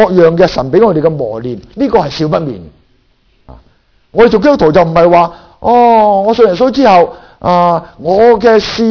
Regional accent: Guangdong, China; 我哋广东人讲就话咩啊？

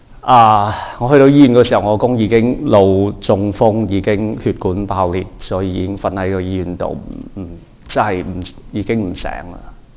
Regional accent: Taiwan; born there; 我喺台湾出世。咁主要原因我识讲广东话，系因为我屋企系广东人。

